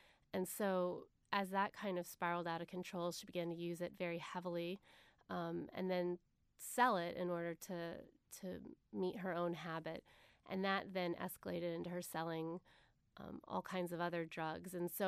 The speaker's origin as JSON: {"language": "English", "region": "Indiana", "country": "United States", "tie": "born or raised there", "said": "So I grew up in Indiana."}